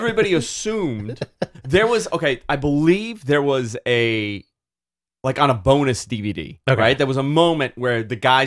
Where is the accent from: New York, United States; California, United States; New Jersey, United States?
New York, United States; We're both from New York.